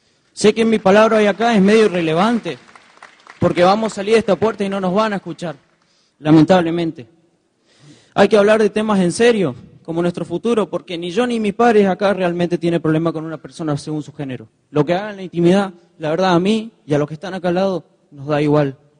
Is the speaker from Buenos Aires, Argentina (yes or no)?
no; Pampa del Infierno, Chaco, Argentina; yo soy de Pampa del Infierno, un pueblo que crece gracias a la actividad rural